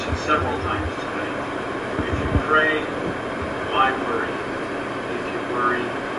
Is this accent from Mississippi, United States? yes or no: no; Baltimore, Maryland, United States; Hi, Jim. I'm from Baltimore.